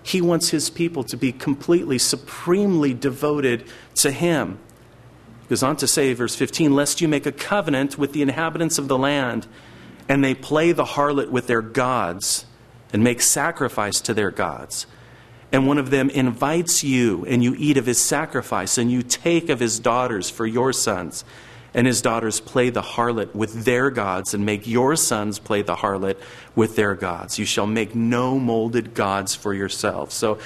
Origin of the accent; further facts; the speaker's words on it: California, United States; And I remember even growing up in Central California, the tractors would have lights on the top of them